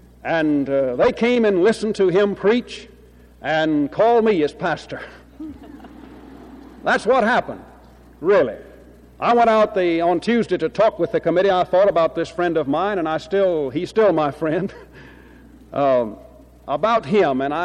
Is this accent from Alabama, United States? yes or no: yes; Birmingham, Alabama, United States; I'm from Birmingham, the magic city of the South, which has, Miss Alma, 135 Baptist churches and an association